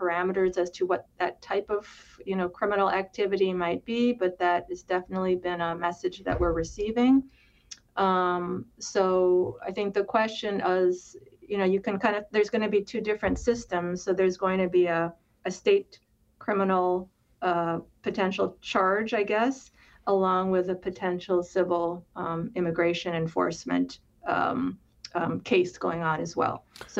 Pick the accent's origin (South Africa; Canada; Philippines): Philippines; now in United States; we are a family of immigrants. I am from the Philippines, and we came here as immigrants in the 1960s. And actually, my parents settled in a rural area in Wisconsin.